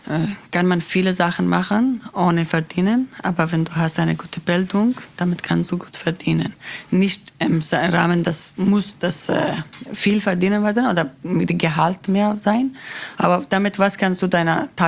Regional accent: Afghanistan; now in Germany; ich komme aus Afghanistan

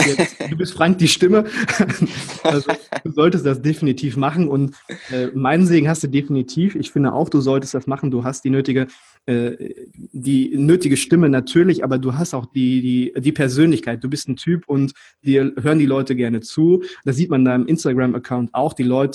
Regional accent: Hesse, Germany; Aber ich komme aus Hessen

